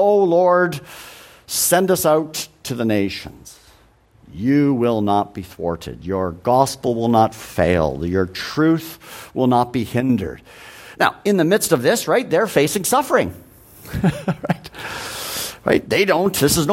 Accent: Canada; born or raised there; now in United States

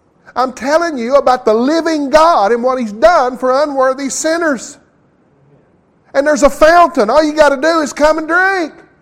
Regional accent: Kentucky, United States; "We're from Kentucky."

